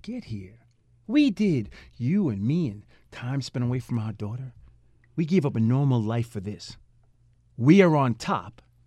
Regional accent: New York, United States; I grew up in Westchester County.

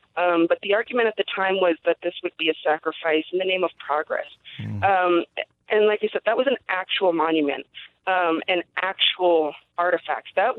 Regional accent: United States; as you mentioned, I'm from the Diné Nation, and I'm also Chicana.

